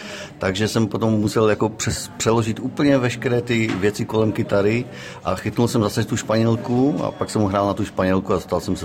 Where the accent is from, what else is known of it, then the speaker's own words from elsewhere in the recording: České Budějovice, South Bohemian Region, Czechia; also born or lived in Frýdek-Místek; No dodnes se mě všichni ptají, jako odkud jsem, protože já říkám, že jsem z Českých Budějovic. A to se jim nezdá. No a samozřejmě v Místku potom taky se mě ptají, odkud jsem, a já už vlastně ani nevím, odkud jsem.